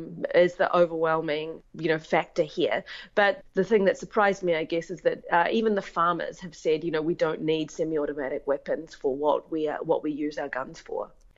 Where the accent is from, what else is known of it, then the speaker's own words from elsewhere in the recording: New Zealand; And at the same time, as a New Zealander and as a journalist, a feeling that I absolutely had to be here to write about this.